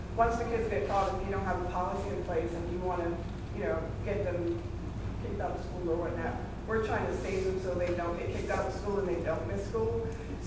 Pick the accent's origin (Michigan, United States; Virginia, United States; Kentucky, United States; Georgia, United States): Michigan, United States; Detroit; I grew up in Detroit, and I go, where was this when I was growing up?